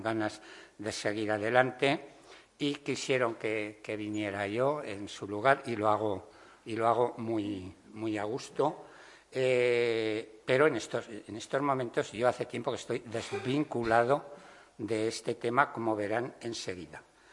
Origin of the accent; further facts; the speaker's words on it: Aragon, Spain; yo estoy aquí entre dos colosos y soy un enanito aragonés